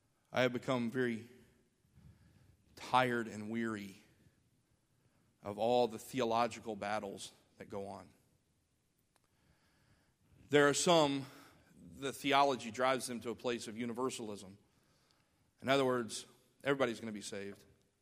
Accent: Tuscaloosa, Alabama, United States; When I was a child, growing up in Tuscaloosa, Decatur, Alabama was known for being the place of the flagship churches of the Independent Baptist movement

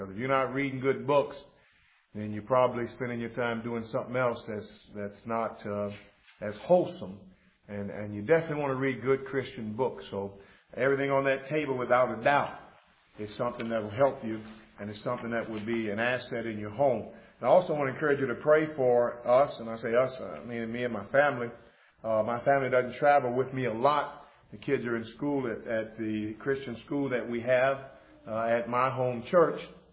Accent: Gary, Indiana, United States; I grew up in Gary, Indiana, and there's not a church in Gary, Indiana that I could recommend anybody to go to.

